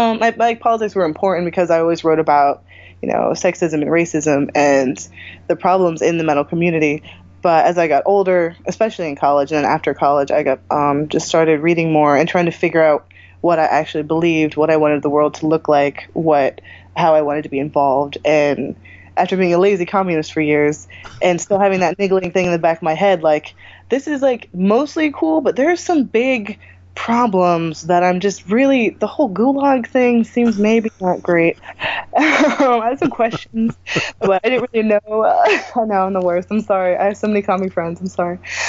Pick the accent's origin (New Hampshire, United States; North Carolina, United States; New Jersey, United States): New Jersey, United States; now in New York, United States; I live in New York. I'm from the Pine Barrens in South Jersey, if you've ever seen the Sopranos episode.